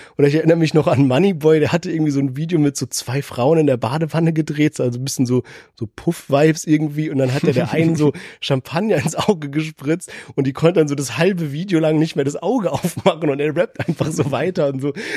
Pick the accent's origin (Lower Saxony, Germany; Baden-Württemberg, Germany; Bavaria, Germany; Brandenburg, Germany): Baden-Württemberg, Germany; Heidelberg; Wir kommen ja aus Heidelberg